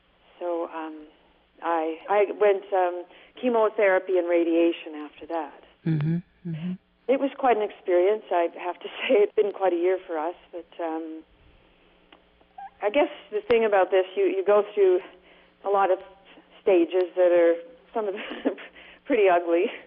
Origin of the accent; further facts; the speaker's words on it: British Columbia, Canada; now in United States; Yeah, we're from Canada. We came here because we wanted to live by the ocean. And in British Columbia, there's really no ocean.